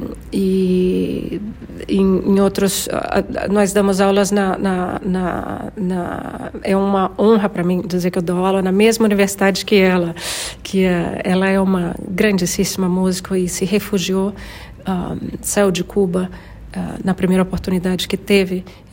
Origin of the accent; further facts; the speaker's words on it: Rio de Janeiro, Brazil; moved away as an adult; also born or lived in New York; Eu nasci no Brasil, no Rio de Janeiro, de pai exilado cubano e de mãe mineiríssima. Então, e cresci a primeira metade da minha vida no Brasil, no Rio, e depois fui para Nova York estudar